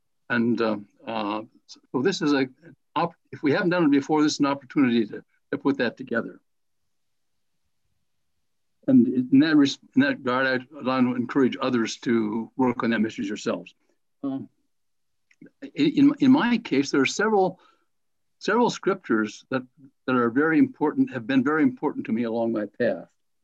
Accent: Fargo, North Dakota, United States; also born or lived in Grandin; After I was born in Grandin, I lived there until I was in about the third grade, and eventually ended up in Fargo, where I went to school and graduated.

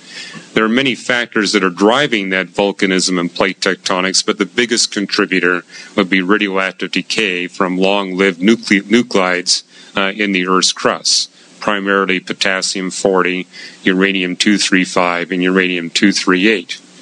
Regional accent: Vancouver, British Columbia, Canada; now in United States; Tides here in California are kind of tiny. Where I grew up in Vancouver, they were quite large.

